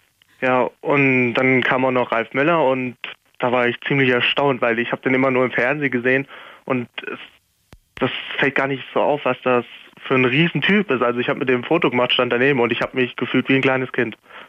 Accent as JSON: {"language": "German", "town": "Heidelberg", "region": "Baden-Württemberg", "country": "Germany", "tie": "born there", "said": "Und wir kommen gebürtig aus Heidelberg"}